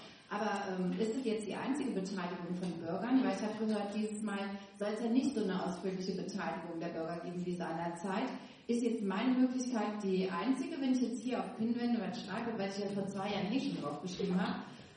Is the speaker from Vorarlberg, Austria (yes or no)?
yes; Vorarlberg, Austria; ich komme auch aus Vorarlberg.